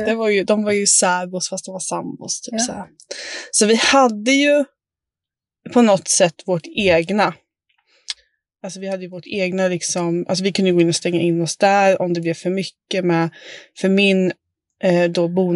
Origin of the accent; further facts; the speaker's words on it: Karlskoga, Örebro County, Sweden; Vi bytte i stad, vi flyttade in från Karlskoga till Örebro.